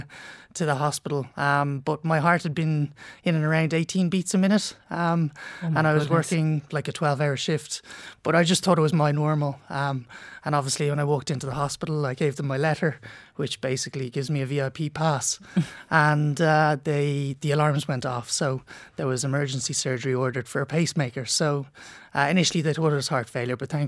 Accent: Munster, Ireland; born there; So I was born in Clare

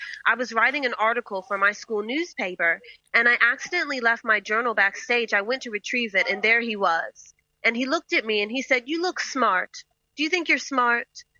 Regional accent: Roanoke, Virginia, United States; And I wanted to do Baltimore because I am American, as you know. I'm from Roanoke, Virginia, as you just stated.

